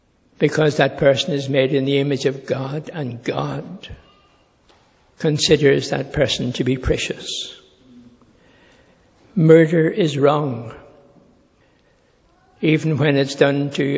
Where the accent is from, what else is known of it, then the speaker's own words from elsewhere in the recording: Ireland; I'm Irish